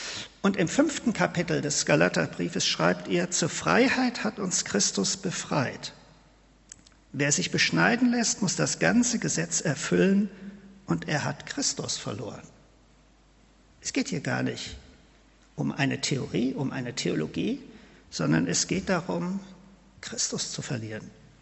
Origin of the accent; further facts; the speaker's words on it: North Rhine-Westphalia, Germany; Ich komme ja aus dem Siegerland.